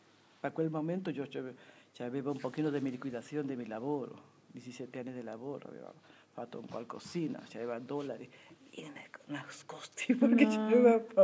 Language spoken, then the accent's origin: Italian; Peru; Guarda che io sono del Perù.